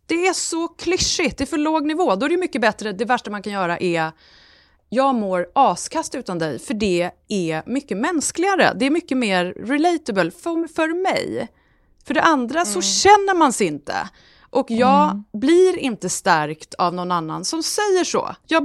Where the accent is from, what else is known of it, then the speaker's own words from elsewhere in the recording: Sweden; jag är svensk, jag har ingen koll.